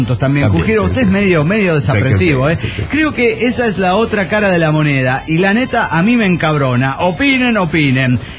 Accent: Mexico City, Mexico; del DF Mexicano.

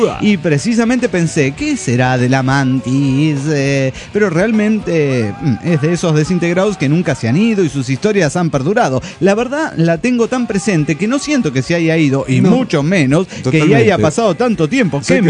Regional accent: Veracruz, Mexico; les quiero contar de mi pueblo natal, Veracruz.

